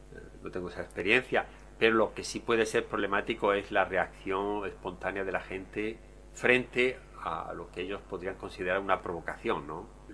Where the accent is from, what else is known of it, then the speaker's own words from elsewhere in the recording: Spain; Incluso alguna vez se me ha reprochado como español que a trabajo igual allí es sueldo igual.